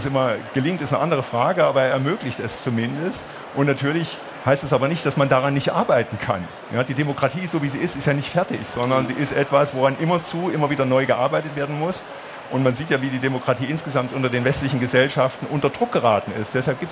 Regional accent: Gotha, Thuringia, Germany; Ich bin zwar im Osten groß geworden, aber mit den Werten des Westens. Ich habe in Gotha meine Kindheit und Jugend verbracht. Gotha ist nah in Hessen, da hat man keine Probleme mit dem Fernseh- und Radioempfang gehabt.

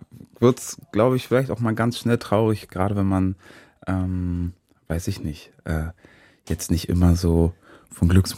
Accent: Brandenburg, Germany; accent: Brandenburg dialect; Ich glaube, man hört das auch so aus meinem Dialekt raus, Brandenburger Dialekt, den man schwer verstecken kann.

